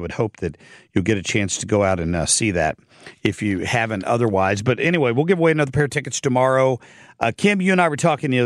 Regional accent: Monroe, Ohio, United States; He and I grew up together in Ohio many years ago in Monroe, Ohio, and he is in town from the Carolinas.

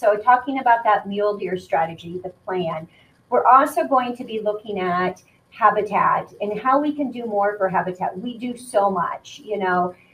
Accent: Iowa, United States; You know, they used to get some from my home state, Iowa, so I was pretty proud of that.

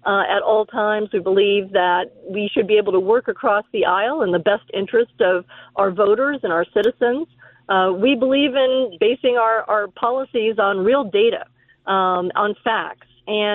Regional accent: Massachusetts, United States; I know my home state of Massachusetts, every single elected official is a Democrat.

